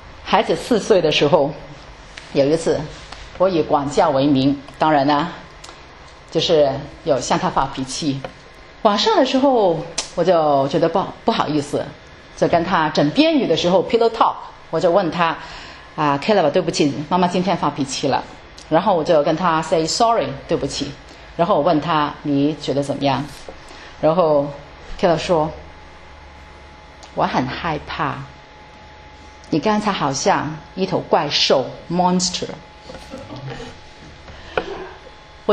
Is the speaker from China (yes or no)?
yes; China; 但是我们中国人呢，最后的1分钟呢还不是正面的